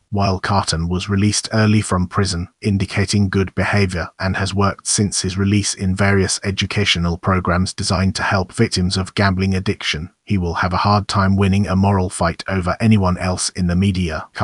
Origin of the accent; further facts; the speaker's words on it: New York, United States; Growing up on Long Island, where I graduated from Comsuog, live in Patchogue, and have taken the lure from Ronkonkoma countless times, Shinnecock is just another town.